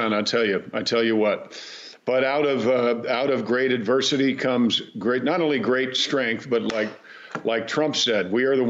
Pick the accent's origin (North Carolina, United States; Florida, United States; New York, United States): New York, United States; Mount Kisco; And I'm from Mount Kisco, New York. So I was born pretty bullheaded to start with.